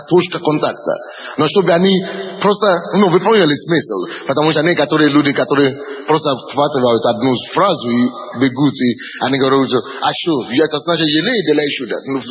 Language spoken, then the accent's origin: Russian; Ukraine; Ну, слава Богу, что я украинец.